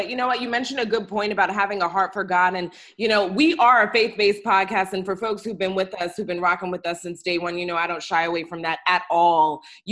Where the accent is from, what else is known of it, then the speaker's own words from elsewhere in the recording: DC metropolitan area, United States; We have amazing, amazing talent and music coming out of the DMV. I grew up in this area.